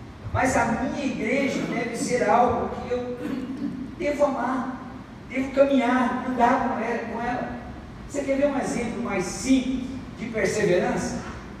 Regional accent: Brasília, Federal District, Brazil; also born or lived in Goiás / Tocantins; now in Belo Horizonte, Brazil; Eu sou natural de Goiás, eu e Etel, fomos criados em Brasília, depois mudamos, depois de casados, para o norte de Goiás, depois lá se tornou estado de Tocantins, e há 22 anos, creio, estamos aqui em Belo Horizonte.

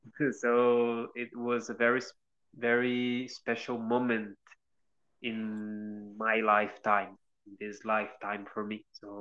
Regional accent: Pissinguaba, São Paulo, Brazil; Yes, I was born in Pissinguaba, small fishing village, surrounded by beautiful forest, nature.

